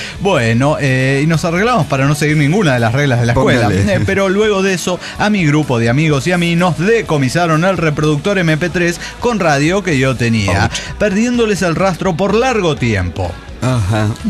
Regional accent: Peru; now in Nagoya, Japan; Soy peruano que vive en Japón, más específicamente en Nagoya, una de sus ciudades más concurridas.

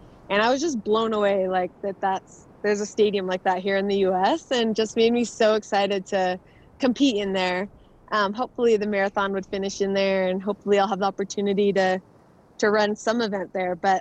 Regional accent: Arizona, United States; I'm training for the marathon project here in my home state of Arizona.

